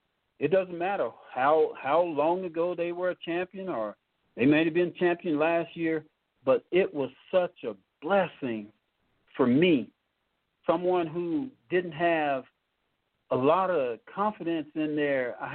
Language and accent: English; Blytheville, Arkansas, United States; now in Colorado, United States; they're going to actually give me a key to the city in my hometown of Blytheville, Arkansas, and I am excited about that, as well as they are working on giving me a key to the city here in Colorado